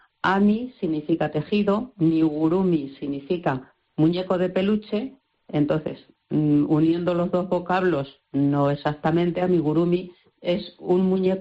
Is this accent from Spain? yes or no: yes; Valverde del Júcar, Castilla-La Mancha, Spain; hice una exposición en mi pueblo, en Valverde del Júcar